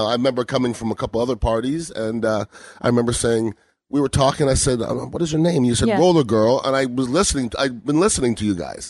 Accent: Canada; I'm from Canada. We're a little bit more liberal of a people.

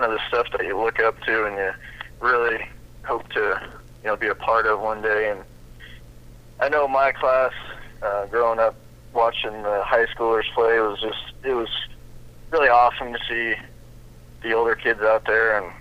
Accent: Pleasantville, United States; While I was growing up in Pleasantville and going through the schools

